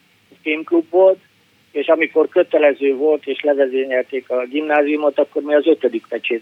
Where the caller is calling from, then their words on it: Iceland; Izlandról vagyok.